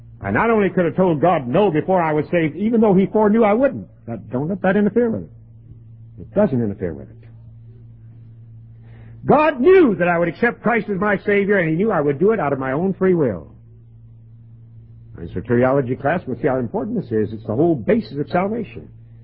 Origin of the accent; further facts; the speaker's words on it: Florida, United States; born there; I was born in Florida. I'm one of those strange sawgrass crackers. Not many of us around.